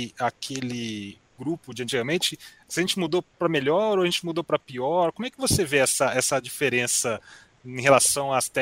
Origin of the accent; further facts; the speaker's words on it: Taubaté, São Paulo, Brazil; E eu também sou natural de Taubaté, um jeca legítimo aqui.